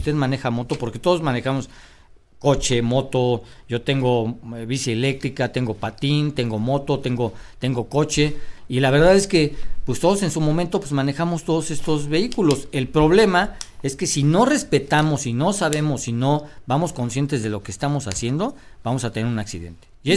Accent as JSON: {"language": "Spanish", "country": "Mexico", "said": "Nosotros los mexicanos llegamos a un restaurante, platicamos"}